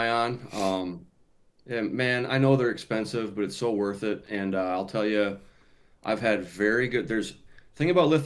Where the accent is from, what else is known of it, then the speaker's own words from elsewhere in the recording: South St. Paul, Minnesota, United States; I am, yeah. I grew up in South St. Paul, and okay. that farm is in central Minnesota.